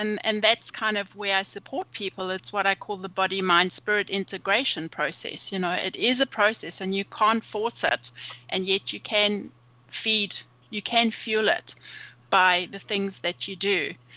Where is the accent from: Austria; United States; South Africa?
South Africa; I grew up in South Africa where, you know, there was the separation, apartheid and all that going on. So already there was that in the country I was born